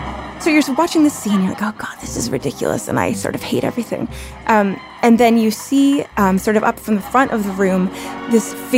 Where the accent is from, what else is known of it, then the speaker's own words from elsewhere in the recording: Canada; now in United States; I am Canadian.